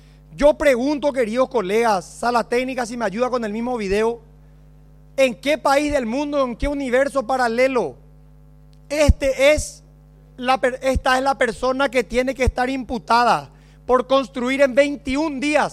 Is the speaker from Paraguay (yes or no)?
yes; Paraguay; Como paraguayo, como diputado nacional y como médico